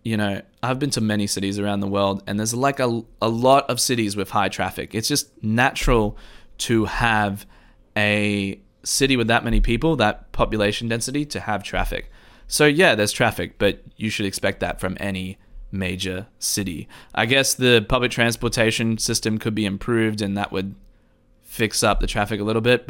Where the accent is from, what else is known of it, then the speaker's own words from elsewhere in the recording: Australia; I come from Australia where the price is always the price